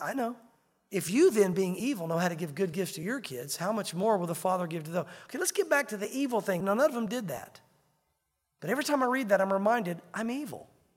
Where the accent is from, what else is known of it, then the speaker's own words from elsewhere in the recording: the South, United States; I grew up in the South. I'm a Southern boy, but I hate country ham.